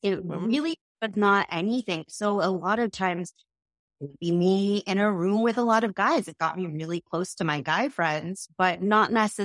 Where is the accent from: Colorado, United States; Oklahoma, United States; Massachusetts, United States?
Massachusetts, United States; I grew up in Massachusetts.